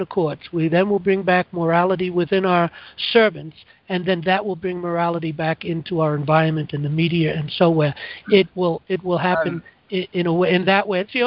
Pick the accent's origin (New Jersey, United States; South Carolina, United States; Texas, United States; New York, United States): New York, United States; Us New York, me as a New Yorker, I've always heard that.